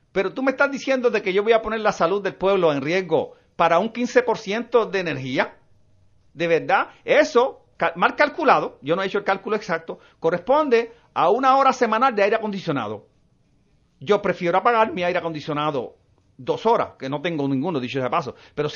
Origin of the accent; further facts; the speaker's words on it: Maunabo, Puerto Rico; Yo soy de Maunabo y resido aquí en Candelero arriba, en Humacao.